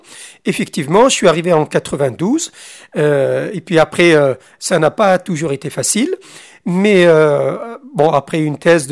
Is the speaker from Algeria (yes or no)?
yes; Algeria; puisque mon pays d'origine, l'Algérie, a connu cette colonisation.